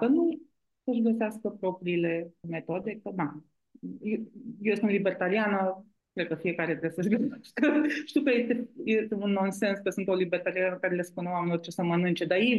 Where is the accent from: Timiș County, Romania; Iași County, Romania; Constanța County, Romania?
Constanța County, Romania; Eforie Sud; eu am crescut la Eforie Sud, lângă pescărie, între școală și pescărie.